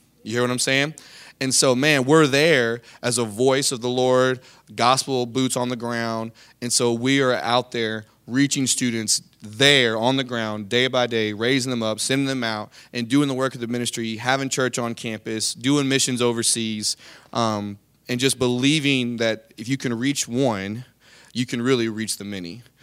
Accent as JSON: {"language": "English", "town": "Houston", "region": "Texas", "country": "United States", "tie": "born or raised there", "said": "I grew up very unchurched in Houston, Texas."}